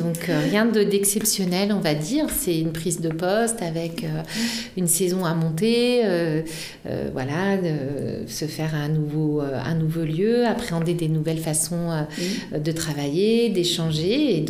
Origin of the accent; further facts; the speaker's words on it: Auvergne-Rhône-Alpes, France; Oui, moi, je viens de la région lyonnaise.